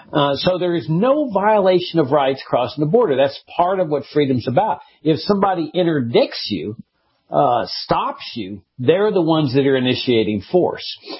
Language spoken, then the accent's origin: English; Laredo, Texas, United States; Let's just take my hometown of Laredo, Texas, which is situated there on the border.